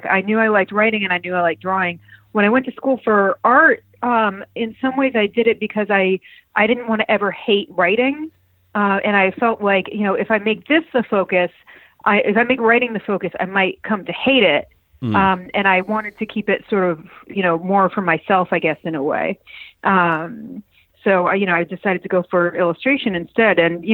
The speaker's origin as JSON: {"language": "English", "town": "Manchester", "region": "Connecticut", "country": "United States", "tie": "born or raised there", "said": "I grew up 2 towns outside of Hartford, Connecticut, a place called Manchester."}